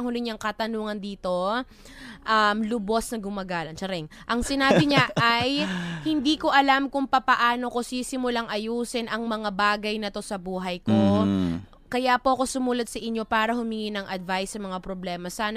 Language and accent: Tagalog; Imus, Calabarzon, Philippines; At alam mo, taga-Imus ako.